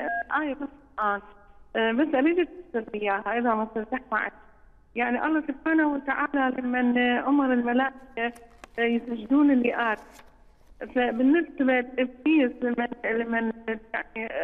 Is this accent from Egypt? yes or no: no; Iraq; من العراق.